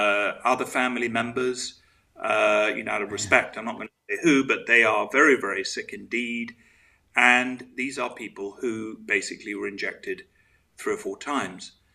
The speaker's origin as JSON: {"language": "English", "country": "Switzerland", "tie": "born or raised there", "said": "they lived overseas, and I grew up in Switzerland"}